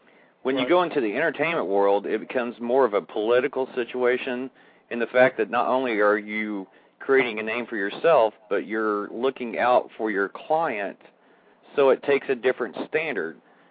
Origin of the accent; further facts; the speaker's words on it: Illinois, United States; born there; I was born in the Midwest in a little town in the southern part of Illinois, about 5,000 population.